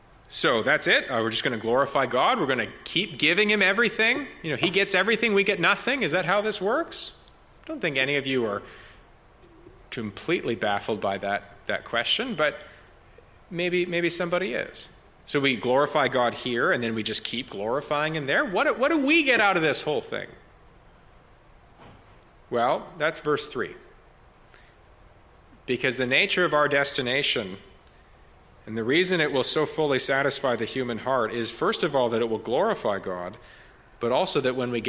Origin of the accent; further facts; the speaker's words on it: Canada; I'm actually Canadian.